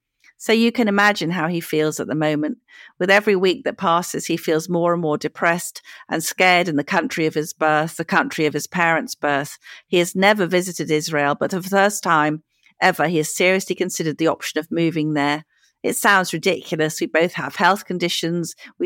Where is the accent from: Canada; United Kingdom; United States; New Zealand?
United Kingdom; Stockport, North West England; To all intents and purposes, he's as British as I am with my deep Stockport roots.